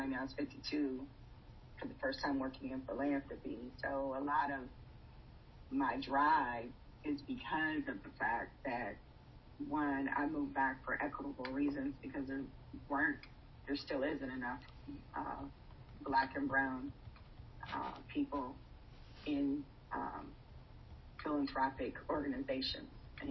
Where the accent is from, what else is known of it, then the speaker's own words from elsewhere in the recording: Indianapolis, Indiana, United States; also born or lived in Houston / Atlanta / Phoenix / Iowa; So I'm originally from Indianapolis. Grew up here. I've lived in several different cities, you know, including Houston, Atlanta, actually Phoenix, Arizona, and Iowa. I moved back here in 2016